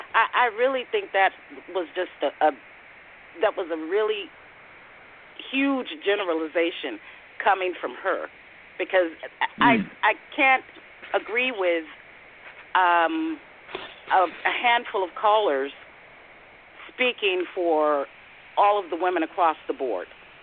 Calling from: Chicago, Illinois, United States; I am calling from Chicago, Illinois.

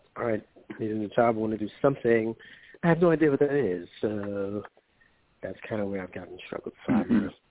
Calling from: New York, United States; from New York.

